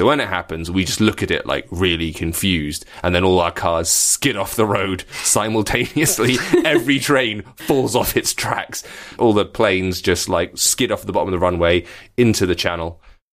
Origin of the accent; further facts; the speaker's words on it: United Kingdom; After complaining about the weather for a bit because we're British. This doesn't happen to us very often in the UK.